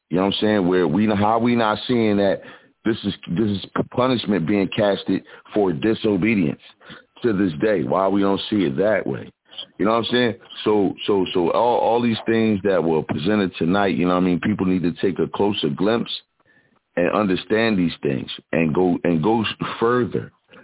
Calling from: Philadelphia, Pennsylvania, United States; calling from the Broad Street Bully side of the Philadelphia.

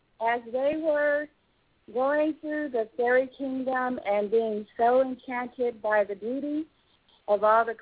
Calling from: Folsom, California, United States; I'm calling from Folsom in California.

